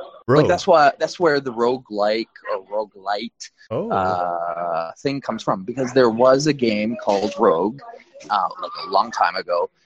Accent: Canada; my background is I am Canadian, but I'm first generation Canadian. My parents were Italian. Or are Italian.

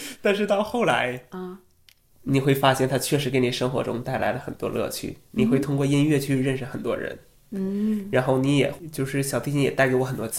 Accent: China; 因为我认为就是我们中国人从小到大一直是以结果为导向的一种教育

